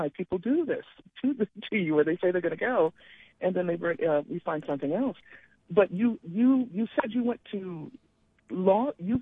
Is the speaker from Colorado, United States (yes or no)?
yes; Colorado, United States; You know, I'm from Colorado, and I say Colorado